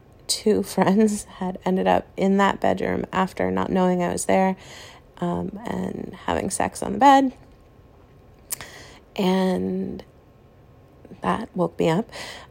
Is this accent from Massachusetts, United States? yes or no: yes; Boston, Massachusetts, United States; I am from the United States. And I think the one thing that really bugs me is actually a stereotype that's specific to the area that I'm from. so I live in the Midwest right now, but I'm originally from the East Coast.